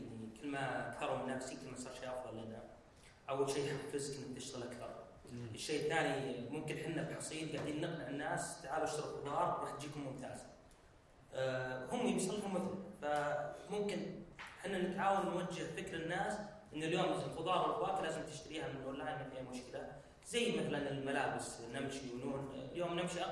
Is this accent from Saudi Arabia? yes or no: yes; Saudi Arabia; ما كان في الا انا واحد سعودي